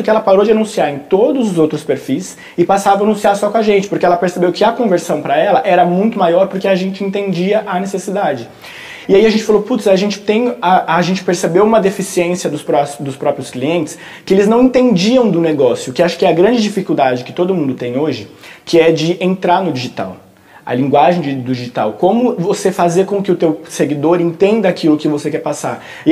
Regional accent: São Paulo, Brazil; also born or lived in Piracicaba; eu sou daqui de São Paulo e meus pais se mudaram para Piracicaba, que era onde o Arthur morava.

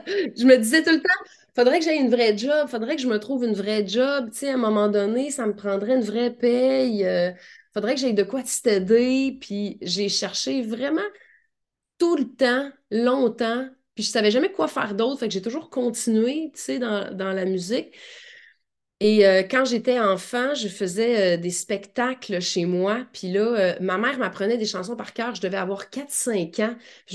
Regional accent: Quebec, Canada; Moi, je suis originaire du Saguenay. Et j'ai fait beaucoup de comédie musicale en étant jeune.

